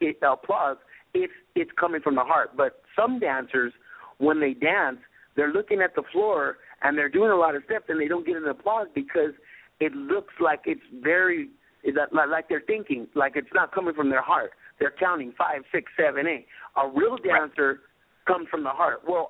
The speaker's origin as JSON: {"language": "English", "town": "Los Angeles", "region": "California", "country": "United States", "tie": "born or raised there", "said": "Growing up in California in the South Bay of Los Angeles, which is by the ocean, in San Pedro, okay, it's just kind of like laborers, longshoremen. It's a very small town, but the people got a lot of heart."}